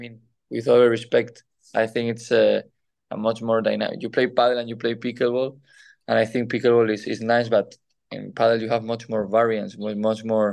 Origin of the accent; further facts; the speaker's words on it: Motril, Andalusia, Spain; also born or lived in Malaga; I was born in Malaga. We have a house in Marbella, but we have a house where I have been raised. It's in Motril. It's like in the beach of Granada.